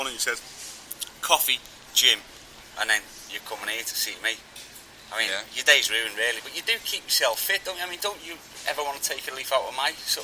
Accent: Wigan, North West England, United Kingdom; also born or lived in Liverpool; now in Australia; I'm originally from Liverpool and then Wigan.

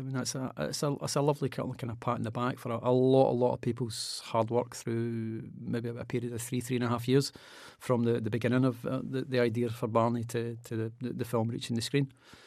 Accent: Glasgow, Scotland, United Kingdom; growing up in Glasgow

